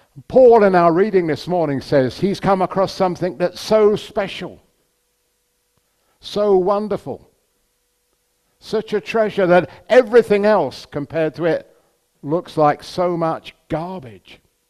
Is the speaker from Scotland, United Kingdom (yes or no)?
no; Hemel Hempstead, East of England, United Kingdom; I've loved coins since I was a lad growing up in Hemel.